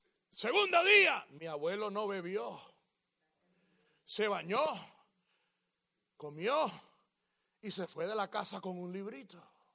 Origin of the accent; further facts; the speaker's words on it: Florida, Camagüey, Cuba; mi país natal, Florida, Camagüey, Cuba.